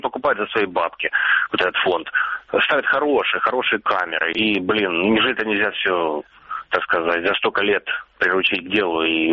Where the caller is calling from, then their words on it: Mariupol, Donetsk Oblast, Ukraine; Здравствуйте … Мариуполь.